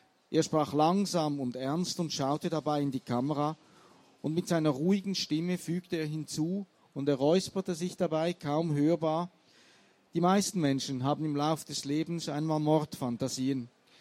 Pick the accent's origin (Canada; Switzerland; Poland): Switzerland; wobei man als Schweizer nie ganz sicher ist, ob das vielleicht damit zu tun hat, dass die Leute einfach finden, ja, das ist so ein bisschen drollige Verzierung, die mit diesem Dialekt, ja.